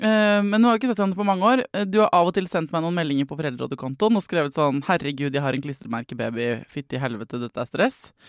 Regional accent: Oslo, Norway; Født og oppvokst på Oslo Vest

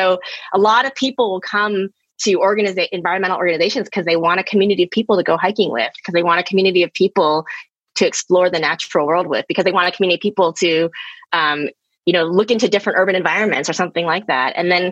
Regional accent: Texas, United States; I grew up in Texas, which is a pretty conservative southern state in the United States.

